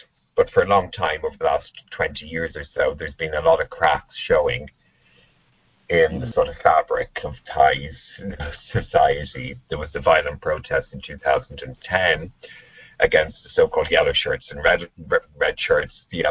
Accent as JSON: {"language": "English", "country": "Ireland", "said": "like I'm from Ireland, I'm Irish, and I was sort of in lockdown in Ireland. I went back and stayed for 7 months last year."}